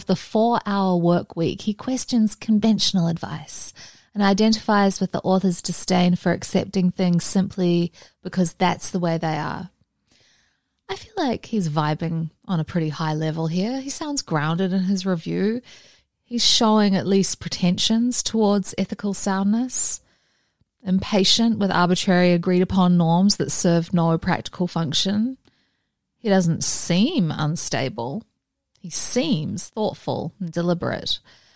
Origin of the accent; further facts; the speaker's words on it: New Zealand; moved away as an adult; now in United States; I have dual citizenship myself, praise the Lord. I'm from New Zealand and I live in California.